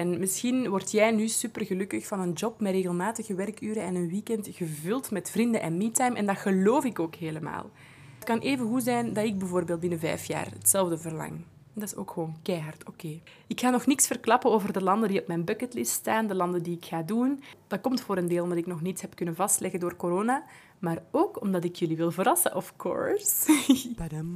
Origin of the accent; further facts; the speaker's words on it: Belgium; het prachtige paspoort dat wij als Belgen hebben